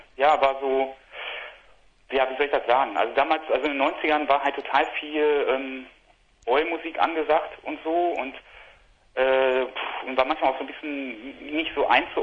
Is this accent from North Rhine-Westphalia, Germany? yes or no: yes; Hamm, North Rhine-Westphalia, Germany; also ursprünglich sind wir alle aus Hamm-Bischerhösen sogar. Genau. Und haben halt alle in der Nachbarschaft gewohnt und sind zusammen groß geworden.